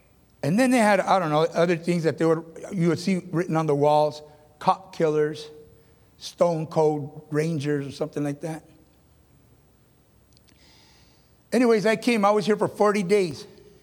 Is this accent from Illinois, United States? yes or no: no; California, United States; I got here. It was cold. It was freezing. I'm from California. I never experienced cold that cold.